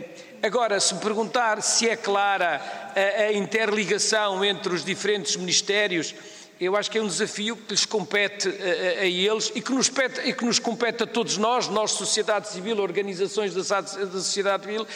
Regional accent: Norte, Portugal; permitem-me falar desta maneira como transmontano que sou

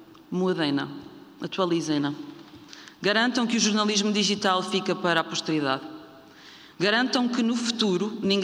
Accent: Unhais da Serra, Castelo Branco, Portugal; famílias, como a minha, de operárias e operários de lanifícios em Unhais da Serra, na Covilhã, onde cresci

